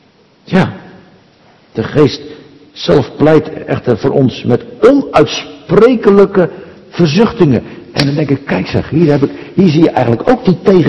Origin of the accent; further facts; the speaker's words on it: Ridderkerk, South Holland, Netherlands; Ik kom oorspronkelijk uit Ridderkerk